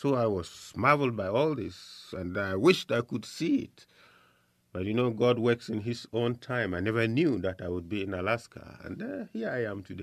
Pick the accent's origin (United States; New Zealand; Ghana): Ghana; also born or lived in Mali; I am from Ghana, and I belong to a missionary society called the Missionaries of Africa.